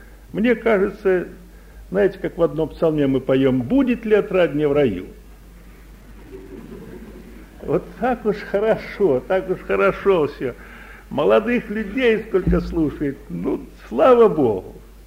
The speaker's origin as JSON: {"language": "Russian", "country": "Russia", "said": "Я из России."}